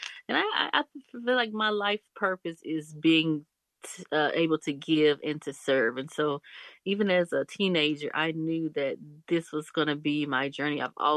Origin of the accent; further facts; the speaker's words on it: Jacksonville, Florida, United States; Yes, I am a Jacksonville native.